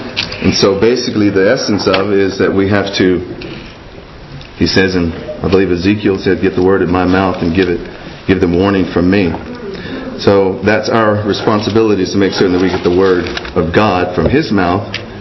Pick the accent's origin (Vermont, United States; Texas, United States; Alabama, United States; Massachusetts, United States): Texas, United States; Dallas; I'm from Dallas, Texas.